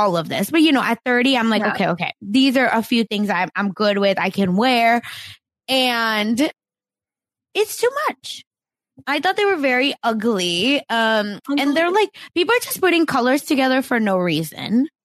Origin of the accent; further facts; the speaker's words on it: India; And I was like, because I'm Indian.